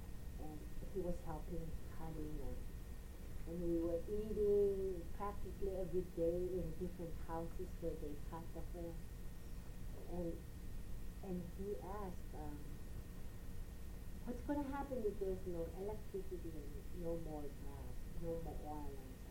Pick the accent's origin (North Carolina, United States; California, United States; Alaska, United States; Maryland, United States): Alaska, United States; Kaktovik; born there; My grandfather was one of the leaders in our village where I was born. I was born in Kahlon. Kahlonik, Alaska. K-A-K-T-O-V-I-K.